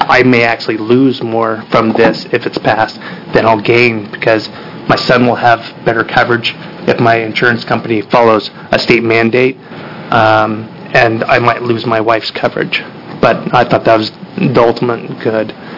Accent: Grants Pass, Oregon, United States; Grew up here in Oregon. As in my wife. My wife graduated from Ashland High School, and I grew up in Grants Pass and graduated from Hidden Valley High School.

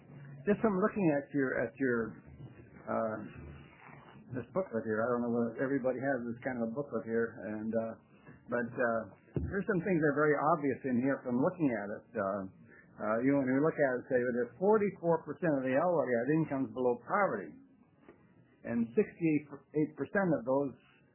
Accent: Florida, United States; now in Linn County, United States; I'm a newcomer to Oregon. Just been here about 4 months, okay? And I come from Florida. Right now I live in Linn County.

